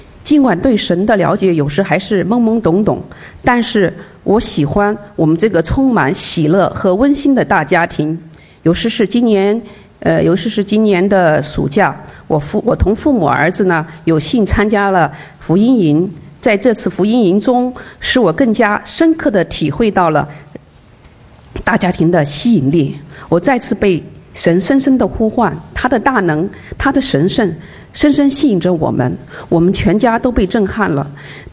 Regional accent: China; 我呢在中国未接触神以前呢基本上没什么信仰，从小在学校接受无神论和进化论的教育，从来都认为所谓的上帝是不存在的

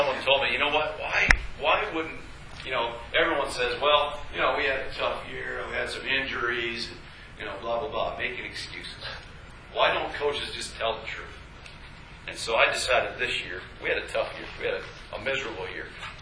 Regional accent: East Coast, United States; So I come from the East Coast, right?

